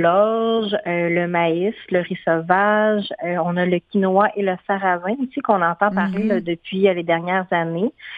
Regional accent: Canada; Et en tant que Canadien, on n'en consomme pas assez de fibres dans notre alimentation globalement.

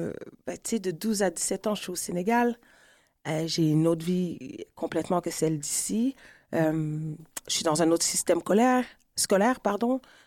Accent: Quebec, Canada; accent: Québécois; moi, je pense que j'ai un accent très keb, mais tout le monde me dit, ben, ça, mais t'as quand même un français international.

